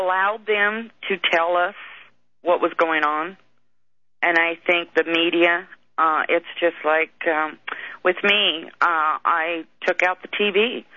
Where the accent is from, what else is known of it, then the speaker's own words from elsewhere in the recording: United States; Being an American, and it's about the only thing I can